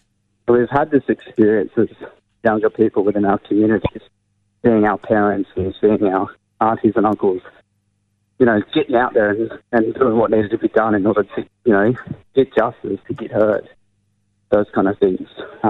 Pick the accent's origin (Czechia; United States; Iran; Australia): Australia; New South Wales; I'm from Gulbenga country up in mid-north coast there. So originally from Barra